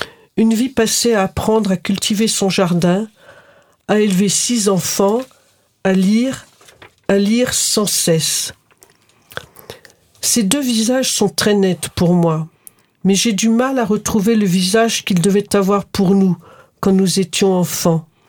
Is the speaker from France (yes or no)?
yes; France; J'ai été élevée en France, j'ai été institutrice